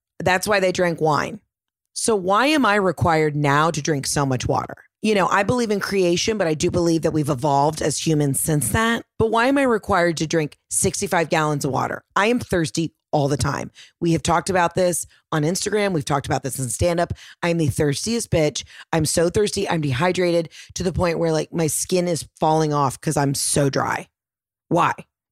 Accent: Atlanta, Georgia, United States; my three friends from Atlanta, Georgia. My two buddies, Hayden and Jared, and my girlfriend, Taylor. We're all friends from Atlanta.

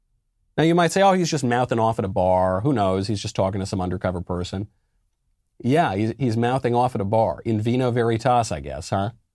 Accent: New York, United States; And I'm a New Yorker, so I certainly don't watch the Patriots.

